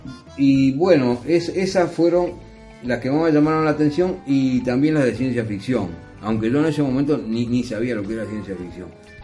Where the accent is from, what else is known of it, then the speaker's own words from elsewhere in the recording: Uruguay; en el año 68, siendo el primer uruguayo que entró en esa revista